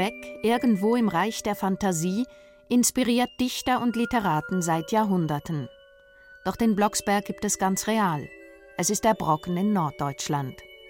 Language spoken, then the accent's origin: German; Switzerland